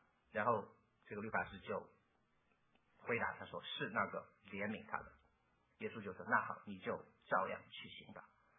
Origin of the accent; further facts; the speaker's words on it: Shanghai, China; 所以你知道我是从上海出来的，这个上海人很喜欢讲说吵架